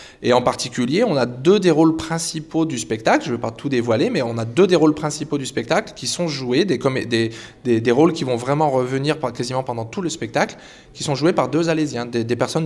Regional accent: Hauts-de-France, France; Et tout simplement, on est du Nord, donc on a commencé par organiser des manifestations historiques dans le Nord.

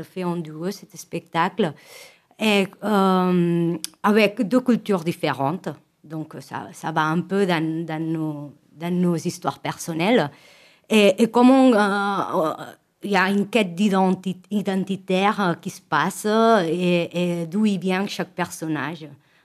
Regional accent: Catalonia, Spain; Berga, c'est un village à côté de mon village natal.

